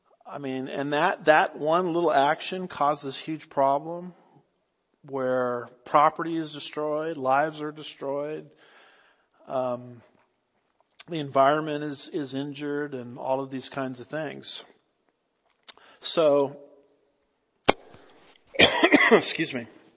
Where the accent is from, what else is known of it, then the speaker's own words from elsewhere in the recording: California, United States; So, you know, I'm from California, and when I was growing up, saw countless forest fires.